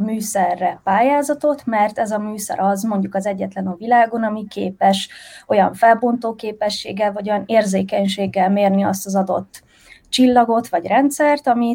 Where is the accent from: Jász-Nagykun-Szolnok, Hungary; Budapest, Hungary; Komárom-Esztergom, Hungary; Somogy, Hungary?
Somogy, Hungary; Nagyatád; én vidéken nőttem fel Nagyatádon